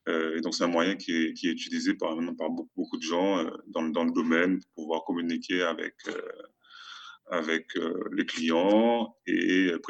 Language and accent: French; Guadeloupe; now in Portugal; Nous sommes originaires de la Guadeloupe, ma femme et moi.